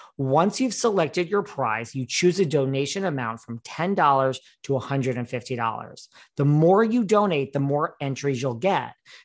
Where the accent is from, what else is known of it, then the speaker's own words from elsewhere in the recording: Woodbridge, Connecticut, United States; I went to high school with Dorit. I am from the Woodbridge, Bethany, Orange area.